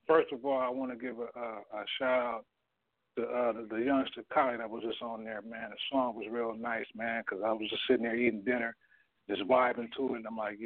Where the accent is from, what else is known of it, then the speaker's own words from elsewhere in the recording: Oakland, California, United States; I'm from Oakland. That's where I'm from. I'm from Oakland, but I'm from East Oakland